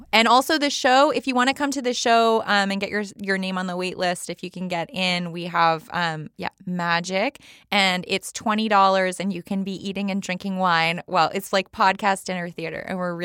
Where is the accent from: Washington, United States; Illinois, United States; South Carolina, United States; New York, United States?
New York, United States; I was like, I'm from New York too.